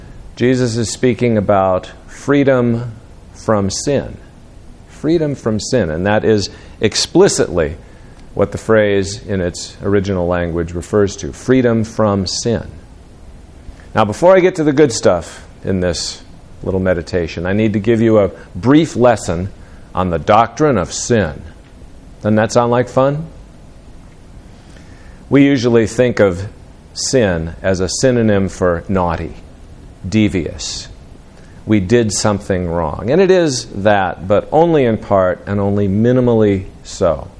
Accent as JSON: {"language": "English", "region": "Wisconsin", "country": "United States", "tie": "born or raised there", "said": "And one of the coolest things about my hometown is the way they do the 4th of July parade. It's one of the biggest in Wisconsin."}